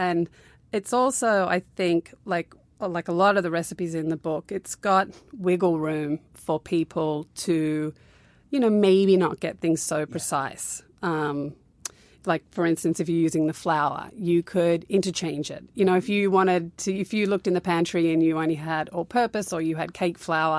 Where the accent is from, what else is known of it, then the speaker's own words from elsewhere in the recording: Sydney, New South Wales, Australia; also born or lived in Newcastle / Canberra / Western Australia; I kind of grew up all around Australia. I was born in Newcastle, which is like 2 hours north of Sydney. And then we moved to Canberra. And then we went to the West Coast for 4 years. Yeah. And then back to Sydney.